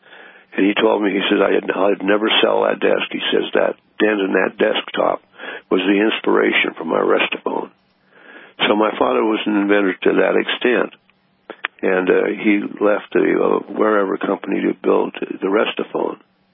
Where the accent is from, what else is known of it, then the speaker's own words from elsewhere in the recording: Portland, Oregon, United States; And I grew up in Portland, Oregon. It was voted in 1949 as the most beautiful city in the United States.